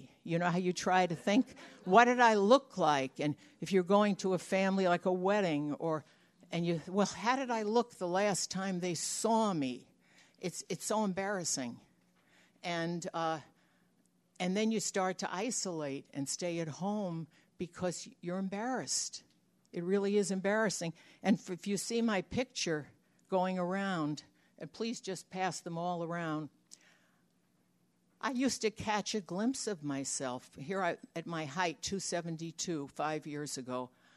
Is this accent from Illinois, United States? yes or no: no; Brooklyn, New York, United States; moved away as an adult; now in Geneva, United States; I'm originally a New Yorker. Maybe you can hear that in my voice. Proud New Yorker, born in Brooklyn. And came out to the Midwest when I met my husband 51 years ago.